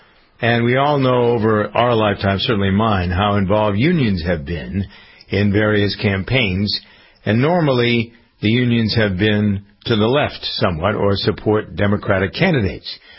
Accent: Framingham, Massachusetts, United States; I was told that 35% of the people in my hometown of Framingham have already voted.

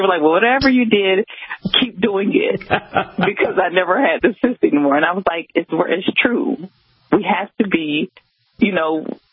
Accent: the South, United States; because I am from the South. And even though I grew up eating relatively healthy, I'm still from the South.

